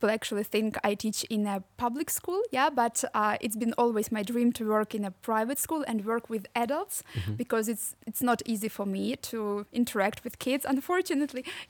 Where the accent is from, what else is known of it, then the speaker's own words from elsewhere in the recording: Ukraine; English is a second language; now in Switzerland; I come from Ukraine, but I've been living 2 years in Switzerland. I'm an Ukrainian and English teacher